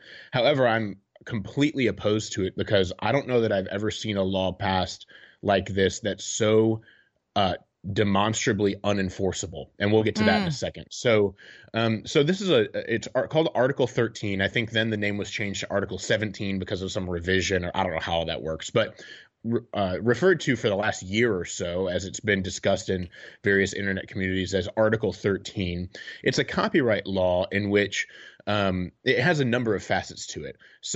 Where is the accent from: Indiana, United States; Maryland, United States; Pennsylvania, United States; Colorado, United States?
Indiana, United States; Fort Wayne; I grew up in Fort Wayne, Indiana.